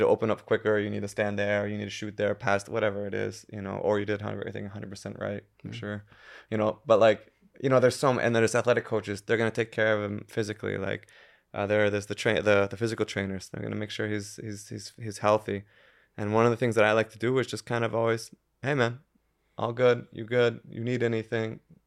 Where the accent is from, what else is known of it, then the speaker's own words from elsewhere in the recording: United States; Like I just like to in America, as an American, we just like to shoot the shit.